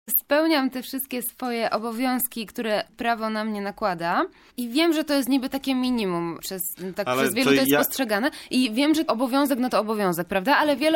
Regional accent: Zakopane, Lesser Poland, Poland; sama pochodzę z Zakopanego, więc czy bardziej się czuję góralką, postrzegając to może jako już troszkę odmienną grupę, czy bardziej się czuję Polką, prawda?

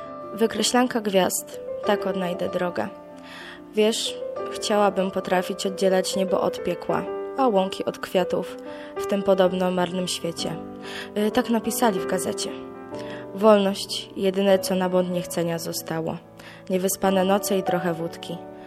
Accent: Warmian-Masurian Voivodeship, Poland; now in Gdynia, Poland; Ja przyjechałam właściwie tutaj z Mazur, jestem taką 100% mazurzanką, można powiedzieć.

